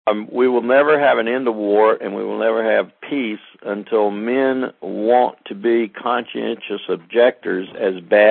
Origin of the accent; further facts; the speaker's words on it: South Carolina, United States; I'm from South Carolina. I remember the day when you couldn't marry if it wasn't another white person.